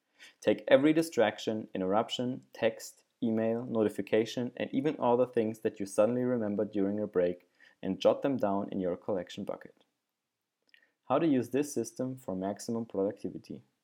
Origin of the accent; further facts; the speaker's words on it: Germany; I'm from Germany.